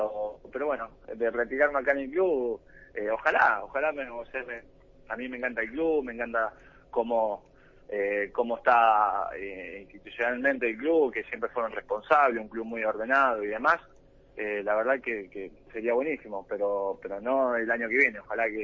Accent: Buenos Aires, Argentina; now in Mar del Plata, Argentina; yo soy de Buenos Aires, vivo en Mar del Plata

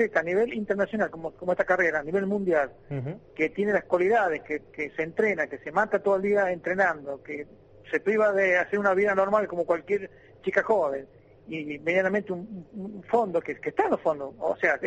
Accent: San Luis, Argentina; moved away as an adult; now in Mar del Plata, Argentina; Por supuesto, yo tengo 30 años en Mar del Plata y claro, 25 años en San Luis, pero soy mejor platense que puntano. Pero eso no importa, si uno no puede renegar de donde nació.

